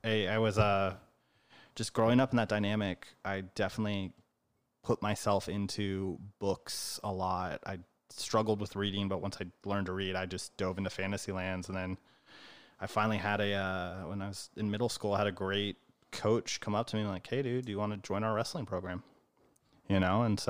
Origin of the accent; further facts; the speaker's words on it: California, United States; Yeah, around here, and then little stint in foster care too. So I've been up and down the state as well.